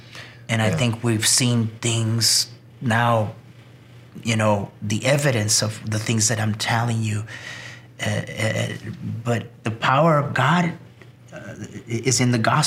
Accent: El Paso, Texas, United States; born there; And I was actually born in El Paso, Texas.

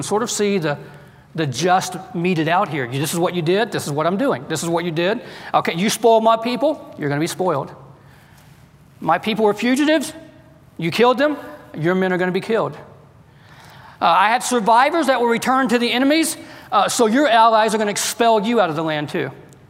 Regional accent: the South, United States; Growing up, I grew up in the South

